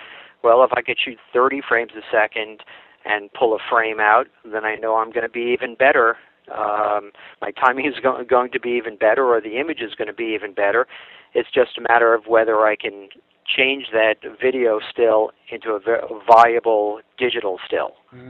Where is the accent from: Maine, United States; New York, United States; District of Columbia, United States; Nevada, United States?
New York, United States; Long Island; I'm a Long Islander. I was brought up on Long Island